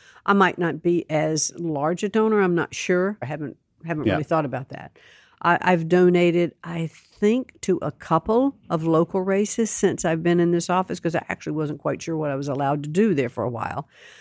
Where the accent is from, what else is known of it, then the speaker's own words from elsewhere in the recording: Connecticut, United States; I was invited to be a keynote speaker at a Lincoln Day dinner back in my home state in Connecticut.